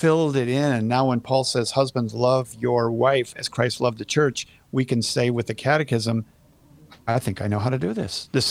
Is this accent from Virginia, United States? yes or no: no; Iowa, United States; by the way, I'm from Iowa too. I was born in Iowa.